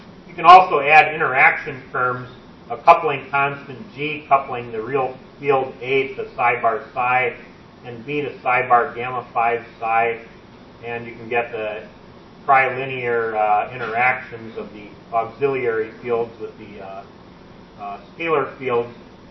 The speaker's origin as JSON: {"language": "English", "country": "United States", "said": "Incidentally, since I'm from America, you have to have an advertisement in the talk."}